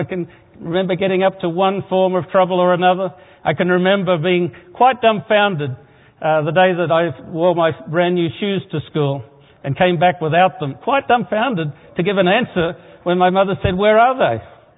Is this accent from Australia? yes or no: yes; Sydney, New South Wales, Australia; born or raised there